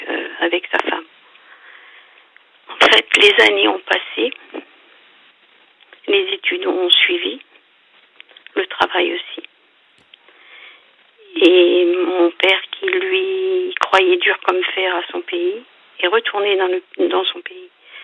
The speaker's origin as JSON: {"language": "French", "region": "Lombardy", "country": "Italy", "lives_now": "France", "said": "Je suis originaire du Nord, vers Milan."}